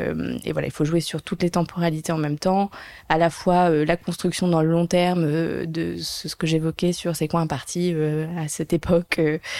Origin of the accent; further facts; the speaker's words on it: Monaco; born there; Donc moi, je suis née à Monaco.